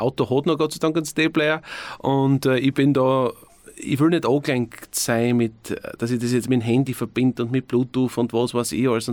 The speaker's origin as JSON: {"language": "German", "town": "Obergrossau", "region": "Styria", "country": "Austria", "tie": "born or raised there", "said": "Ich bin am liebsten eigentlich schon, muss ich sagen, in Obergrossau. Das ist meine Heimat."}